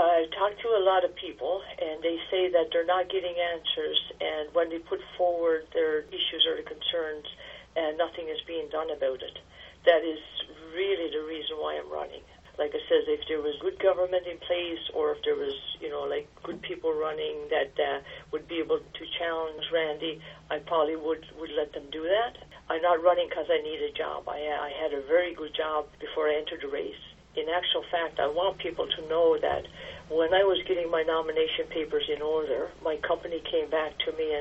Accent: Makkovik, Newfoundland and Labrador, Canada; I'm originally from Macovic

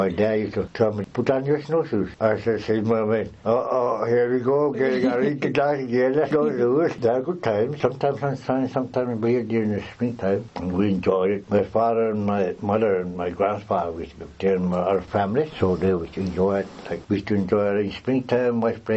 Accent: Voisey Bay, Newfoundland and Labrador, Canada; born there; I was born outside of Voisey Bay. I was born there with my twin brother, Buddy. I was not born in Maine.

